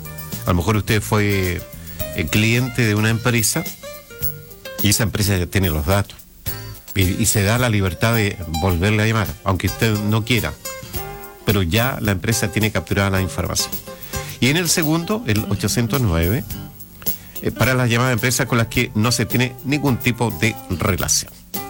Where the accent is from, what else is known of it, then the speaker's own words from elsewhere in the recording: Chile; el hostigamiento que somos víctimas los chilenos